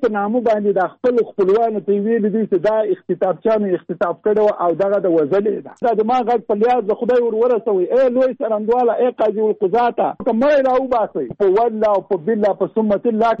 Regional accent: Jalalabad, Nangarhar, Afghanistan; زه د جلال آباد.

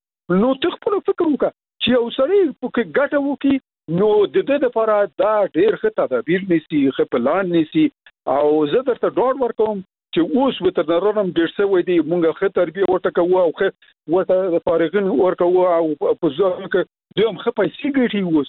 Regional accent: Logar, Afghanistan; ته باور وکړه زه خپله د لوګر یم.

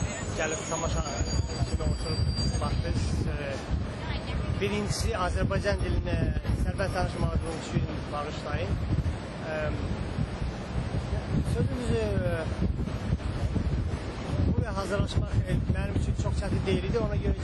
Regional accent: Russia; Sovetski Soyuz vaxtında elə bir ki, atamadan köçüklə, ailəmiz köçüklə, Rusiyyədə böyümüşəm mən uşaqlıqdan.

